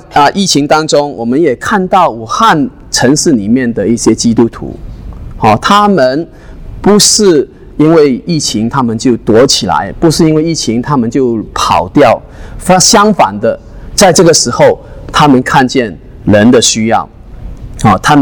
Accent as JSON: {"language": "Chinese", "country": "Hong Kong", "said": "你们看到香港啊、哦，我是香港人来的，我是从香港出来的哈、哦。"}